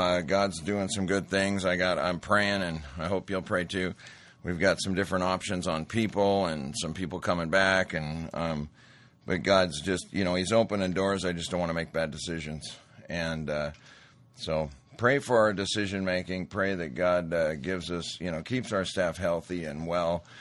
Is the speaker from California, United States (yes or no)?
no; Montana, United States; I remember growing up in Montana, and you could have jobs as long as you wanted, picking rock on farms